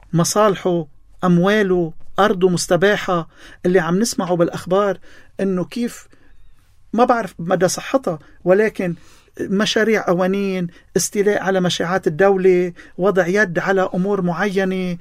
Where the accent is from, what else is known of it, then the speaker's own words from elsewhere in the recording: Lebanon; نحن كلبنانيين